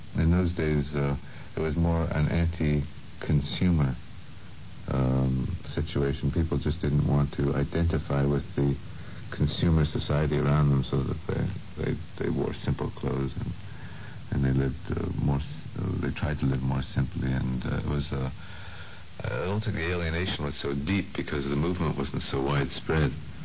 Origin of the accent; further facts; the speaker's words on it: Montreal, Quebec, Canada; I grew up in the English minority, which at that time was very isolated from the French majority.